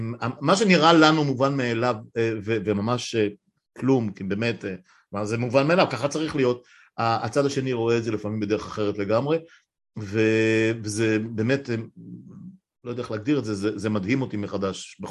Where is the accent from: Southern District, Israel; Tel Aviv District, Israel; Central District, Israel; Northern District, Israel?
Northern District, Israel; Afula; וזה לא שאני חושב שאפולה הייתה גן עדן כשאני גדלתי בה